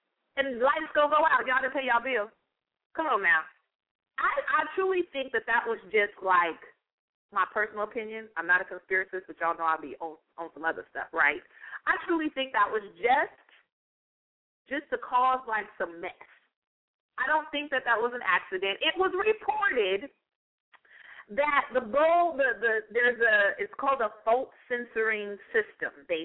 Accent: California, United States; Now, I am from the West Coast, born and raised, Northern California, only about an hour, hour and a half north of San Francisco.

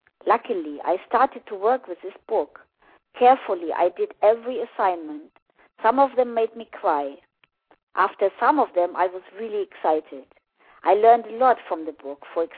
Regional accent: Russia; English is a second language; now in United States; I'm from Russia, and to go to the United States was my burning desire. But we had no money and no visa.

